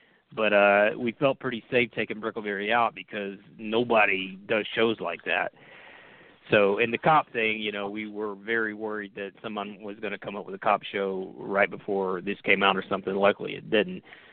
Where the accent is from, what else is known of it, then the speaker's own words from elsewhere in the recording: Georgia, United States; We're both from the South and from Georgia.